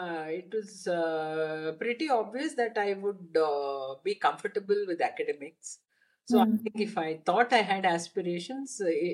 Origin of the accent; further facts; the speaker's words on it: Chennai, Tamil Nadu, India; I grew up in Chennai, but one leg in Chennai and one leg in our village. The village was Vadapadi Mangalam, where my father was working in a sugar factory.